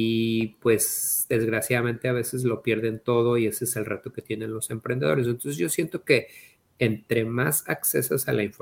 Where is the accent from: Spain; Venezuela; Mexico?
Mexico; moved away; no es lo mismo crear un plan de negocios en mi país de origen, México, a un plan de negocios en este país y navegar ese sistema